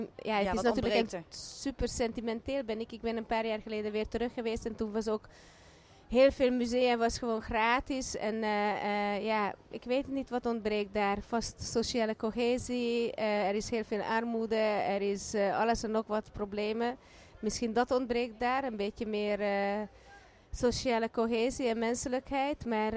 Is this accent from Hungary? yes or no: yes; Budapest, Hungary; Kijk, dat was toen Oostblok waar ik vandaan kwam. Ik kom uit Budapest.